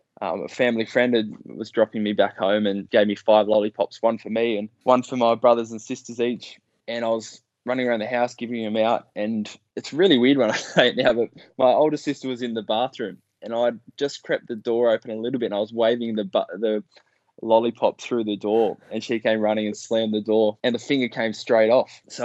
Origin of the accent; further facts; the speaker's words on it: New South Wales, Australia; My club's Penrith, but we were technically Blue Mountain. So we're about 10 minutes the other side. So we're fringe of Sydney, not quite country